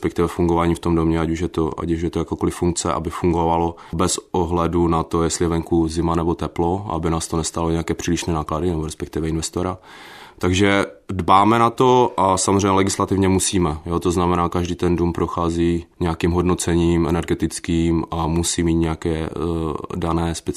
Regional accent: Frýdek-Místek, Moravian-Silesian Region, Czechia; Já jsem původem z Frýdku Místku.

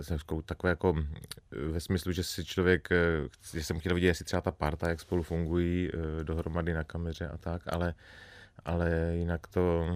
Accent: Strážnice, South Moravian Region, Czechia; tak ten je taky ze Strážnice, odkud pocházím

